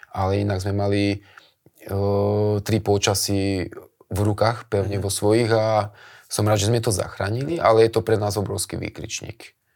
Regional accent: Trenčín, Trenčín Region, Slovakia; keďže som Trenčan a jednoducho ten trenčanský klub a bývam v tom meste a stále

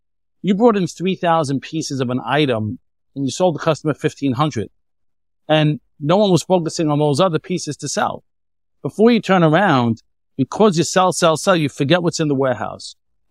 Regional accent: United States; You know, I'm from the States, so I always like to use sports analogies.

